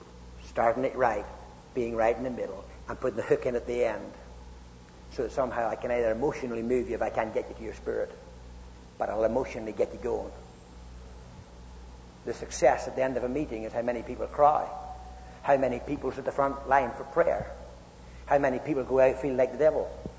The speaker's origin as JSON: {"language": "English", "country": "Ireland", "tie": "born or raised there", "said": "if you go over to where I was brought up in Ireland, you can walk along on Sunday morning"}